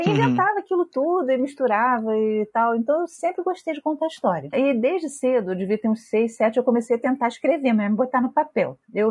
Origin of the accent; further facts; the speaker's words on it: Rio de Janeiro, Brazil; born there; now in Niterói, Brazil; moro aqui em Niterói, nasci no Rio de Janeiro, né, mas moro em Niterói.